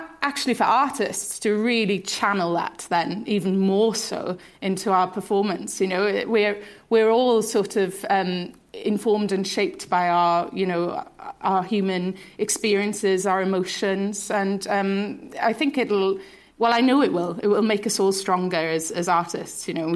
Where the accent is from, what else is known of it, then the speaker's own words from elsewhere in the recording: Swansea, Wales, United Kingdom; I am from Swansea. My grandfather was Ukrainian